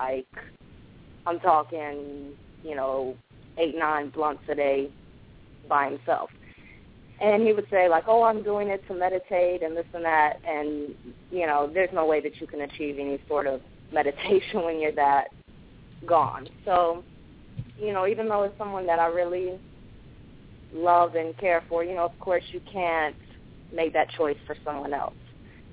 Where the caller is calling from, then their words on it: North Carolina, United States; from North Carolina.